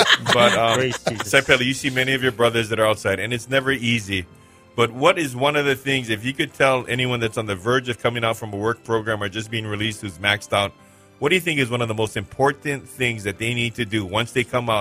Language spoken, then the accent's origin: English; Aliamanu, Hawaii, United States; Because me and Pastor Scott, we come from Aliamana. We come from the hood, man.